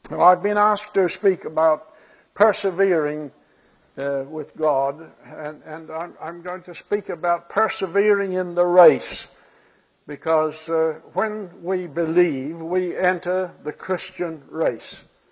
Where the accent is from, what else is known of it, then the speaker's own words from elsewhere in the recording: New Zealand; they were very thin on the ground in New Zealand, my home country.